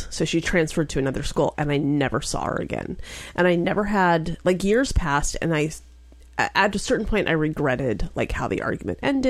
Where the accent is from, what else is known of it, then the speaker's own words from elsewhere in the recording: Wichita Falls, Texas, United States; born there; I was born in Wichita Falls, and I only lived there for about 2 years, but I have family there still